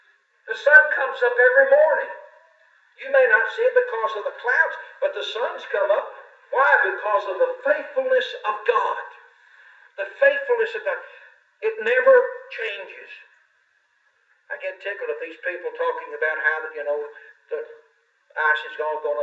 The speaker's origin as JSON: {"language": "English", "country": "United States", "tie": "born or raised there", "said": "I was raised on the Mississippi River about, 170 miles north of here, right at the edge of Missouri and Kentucky."}